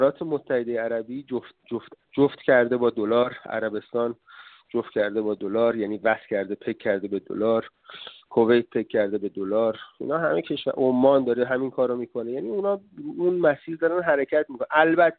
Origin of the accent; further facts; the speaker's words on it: Iran; شاید من و شما به عنوان یک ایرانی زیاد علاقه به خوردن انبه نداشته باشیم